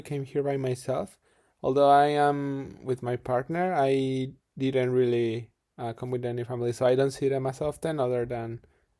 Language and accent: English; Mexico City, Mexico; English is a second language; Well, I was born in Mexico, so I come from there.